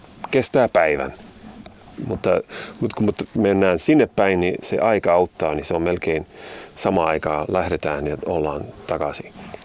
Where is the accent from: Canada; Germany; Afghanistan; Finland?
Canada; Toronto, Ontario; LLC:n puhuja. Mä oon Torontosta, Ontarion osavaltiossa Kanadasta.